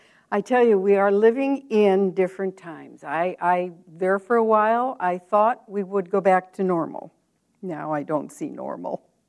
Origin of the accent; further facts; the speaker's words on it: United States; with my heart being an American living in this country.